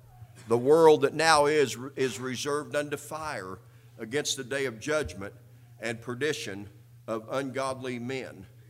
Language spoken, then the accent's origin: English; Indianapolis, Indiana, United States; I attended public school in Indianapolis, where I grew up.